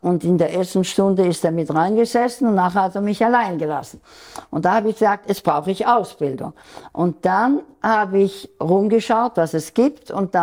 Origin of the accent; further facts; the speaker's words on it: Aargau, Switzerland; also born or lived in United States; Und dann kam ich zurück in die Schweiz, in den Kanton Aargau, meinen Heimatkanton.